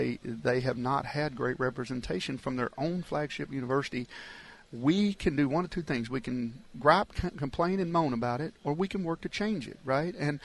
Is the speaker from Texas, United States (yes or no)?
yes; Texas, United States; You know, I'm from Texas. I'm happy for Texas